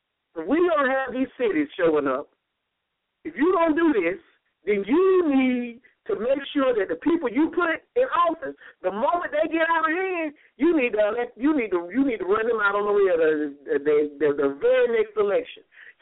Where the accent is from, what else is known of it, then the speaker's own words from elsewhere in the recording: Georgia, United States; I grew up in DeKalb County. I know what the folks look like that work for the county.